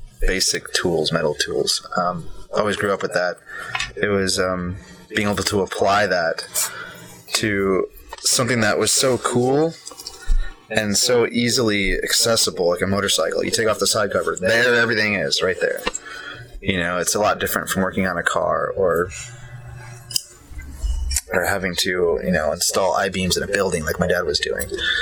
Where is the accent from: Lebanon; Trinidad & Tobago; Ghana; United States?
United States; Maui, Hawaii; moved away as an adult; also born or lived in Green Bay, Wisconsin; Born in Green Bay, Wisconsin. Age of 4, moved to Maui, Hawaii. 16 years there. Finished high school. Moved out here a year after high school in 2000.